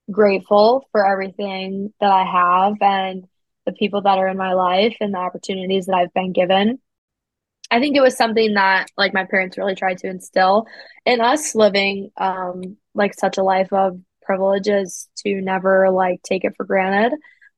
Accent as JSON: {"language": "English", "region": "Midwest", "country": "United States", "tie": "born or raised there", "said": "And I grew up in the Midwest and was around like snow and cold winters and stuff."}